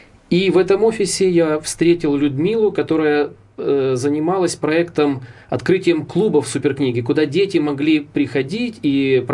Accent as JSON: {"language": "Ukrainian", "country": "Russia", "second_language": "Ukrainian", "said": "бо я сам росіянин, народився в Росії, дружина українка. І, можливо, щоб скоротити час, бо моя українська недосконала, перейду на російську мову."}